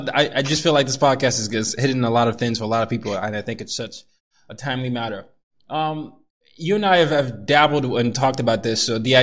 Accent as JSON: {"language": "English", "country": "Nigeria", "moved": "yes", "said": "Was never cool to be African. Right? It was never, like, even when we came here, I'm still only Nigerian."}